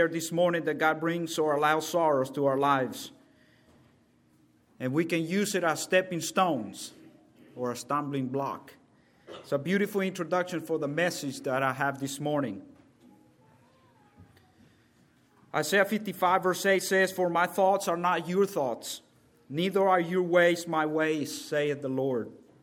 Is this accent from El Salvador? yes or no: yes; El Salvador; now in Dublin, United States; people say that I do not sound like I am from Georgia, and they are right. I grew up in El Salvador, but I've been in Dublin, Georgia for 13 years now, so that's where I call home.